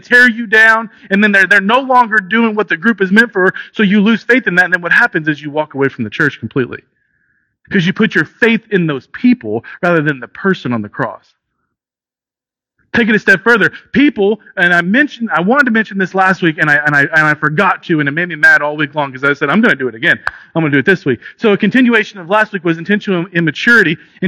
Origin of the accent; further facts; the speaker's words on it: United States; And trust me, I'm patriotic. I got an American hat in my car. Like I'm USA through and through.